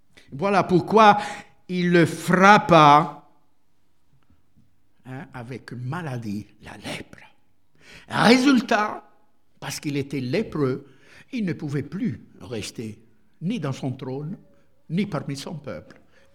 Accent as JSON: {"language": "French", "country": "Italy", "second_language": "French", "said": "Je suis italien, mais vous êtes français."}